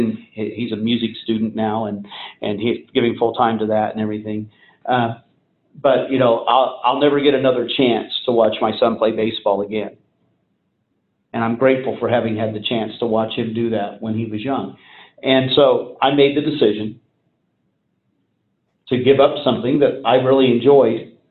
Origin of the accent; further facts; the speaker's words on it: Indianapolis, Indiana, United States; got out of the Marine Corps when I was 22, moved back to my hometown of Indianapolis, went to work in the tool business.